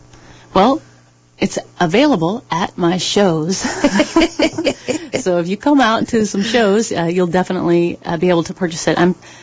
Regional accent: Champaign, Illinois, United States; It's a live recording made with my hometown fans in Champaign

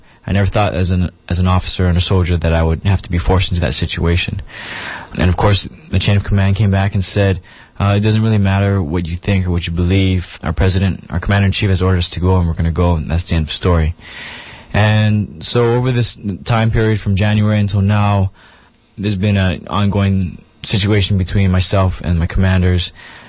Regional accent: United States; As an American, we believe in certain principles according to our Constitution

